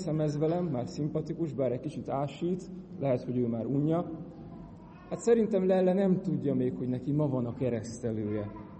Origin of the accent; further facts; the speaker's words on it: Kunszentmiklós, Bács-Kiskun, Hungary; otthon Kunszentmiklóson, ahol fölnőttem